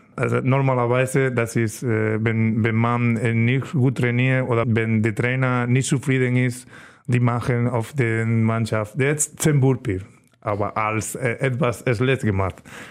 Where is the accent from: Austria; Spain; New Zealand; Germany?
Spain; Estepa, Andalusia; German is a second language; Ja, meine Heimat heißt Estepa. Das ist ein kleines Dorf in der Sevilla-Region. Das ist eine Stunde von Sevilla, eine Stunde von Malaga, eine Stunde von Córdoba und eine Stunde von Granada. Kleine Dorf und ruhiger.